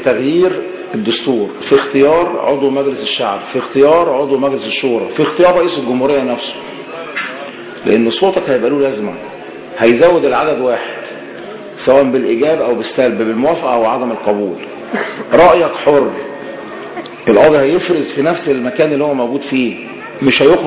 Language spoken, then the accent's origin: Arabic; Egypt; احنا كلنا مصريين